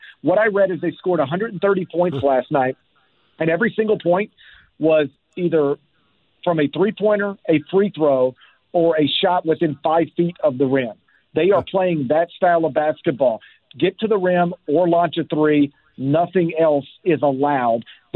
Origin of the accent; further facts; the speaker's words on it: Memphis, Tennessee, United States; Well, I first got connected to it because it was founded in my hometown of Memphis, Tennessee, by honestly a couple of high school students.